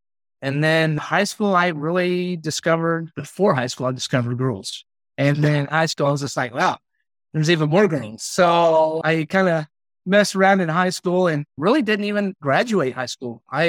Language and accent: English; Yukon, Oklahoma, United States; I grew up in Oklahoma, Yukon, Oklahoma. You know, it was a mid-sized town, around 9,000 people, nothing too crazy